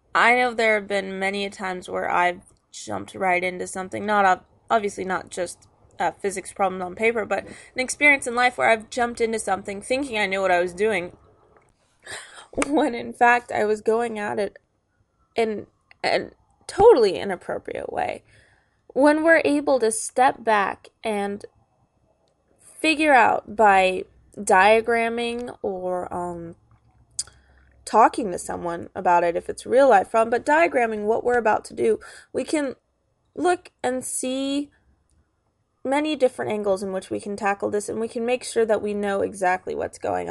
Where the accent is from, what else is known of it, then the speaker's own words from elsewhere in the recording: Ukiah, California, United States; I am from Ukiah, California